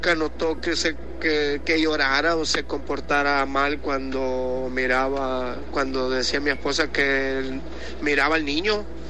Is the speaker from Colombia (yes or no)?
no; Culiacán, Sinaloa, Mexico; soy de Culiacán.